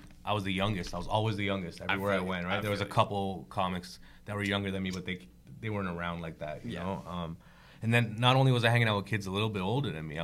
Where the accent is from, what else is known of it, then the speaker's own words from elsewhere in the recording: Toronto, Ontario, Canada; We grew up in Rexdale, but my parents moved out to Brampton right around that time when I started comedy. So I was like, I had no friends in Brampton. I had nobody in Brampton. All my people were in Toronto.